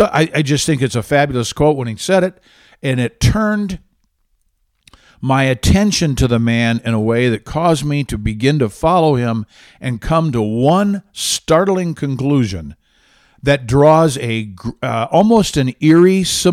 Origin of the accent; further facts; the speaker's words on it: Michigan, United States; a song I love by … from my home state of Michigan.